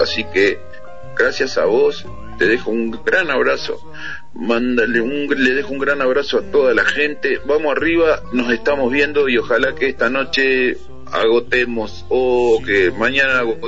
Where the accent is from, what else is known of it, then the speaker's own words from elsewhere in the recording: Uruguay; now in Argentina; una vez que opiné en Argentina, me dijeron, vos sos uruguayo, bueno, te tenés que meter la lengua, viste, allá.